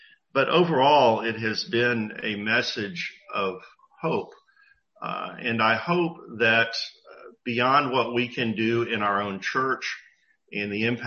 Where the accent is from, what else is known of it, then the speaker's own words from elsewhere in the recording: Florida, United States; You know, my personal journey, I grew up in South Florida. The churches that I attended were very conservative Southern Baptist churches.